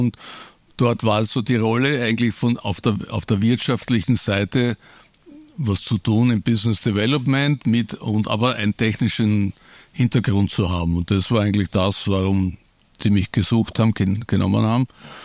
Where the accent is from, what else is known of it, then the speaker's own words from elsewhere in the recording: Vienna, Austria; Also in meinem Herzen sage ich oft, bin Österreicher, Strich Europäer, vielleicht noch Weltbürger, aber eigentlich sehr im Herzen ein auch, oder Wiener vor allem, nicht?